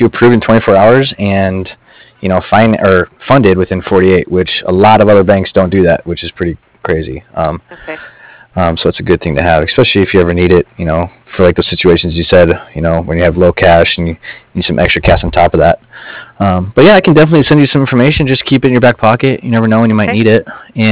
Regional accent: Colorado, United States; I grew up in Colorado.

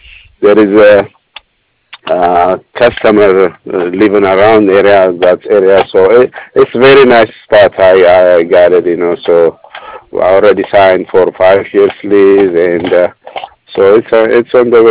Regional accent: Ethiopia; I'm from Ethiopia, by the way, and so we have all the, you know, spice food.

